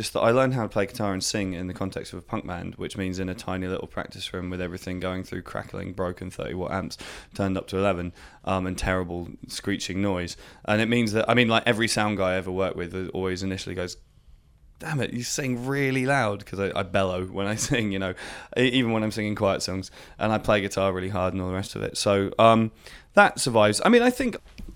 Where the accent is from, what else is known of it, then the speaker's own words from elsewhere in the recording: England, United Kingdom; because I come from the punk scene and I'm English